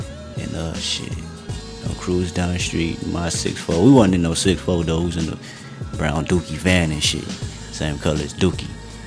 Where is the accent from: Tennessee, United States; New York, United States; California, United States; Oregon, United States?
California, United States; Compton; Compton, straight Compton.